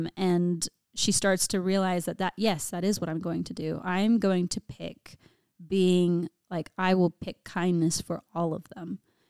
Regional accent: Tennessee, United States; I mean, I grew up in Tennessee. I didn't have an accent. I have a Mexican-American father. I have a British mother. And so that does not equal a Southern accent at all.

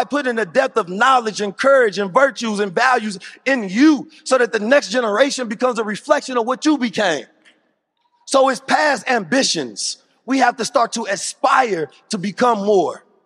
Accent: Oakland, California, United States; also born or lived in St. Louis, Missouri; next brother I want to bring out is a brother who's from one of the same hometowns as me, St. Louis. I come from Oakland.

